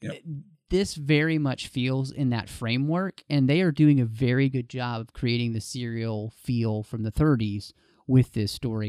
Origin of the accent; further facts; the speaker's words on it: Dallas, Texas, United States; I grew up in Dallas, Texas, and a lot of my friends were big hunters and they really enjoy it.